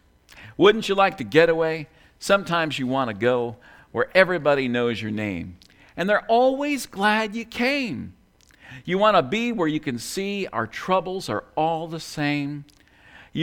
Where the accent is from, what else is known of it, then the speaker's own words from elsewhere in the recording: New York, United States; Anyway, I grew up in New York and been to a lot of Yankee games, some Met games